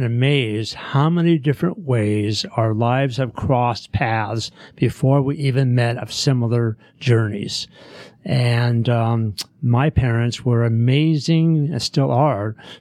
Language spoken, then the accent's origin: English; Los Angeles, California, United States; moved away as an adult; now in Atlanta, United States; I grew up in Los Angeles. I went to Long Beach State and Sacramento State College and moved out to Atlanta with my first wife in about 1979 or so.